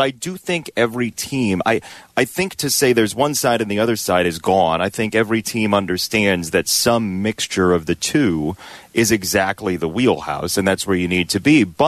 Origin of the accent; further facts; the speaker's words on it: Homewood, Illinois, United States; I'm not. I'm from Homewood.